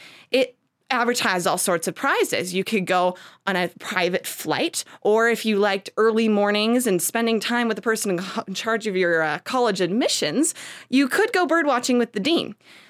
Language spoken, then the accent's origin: English; Phoenix, Arizona, United States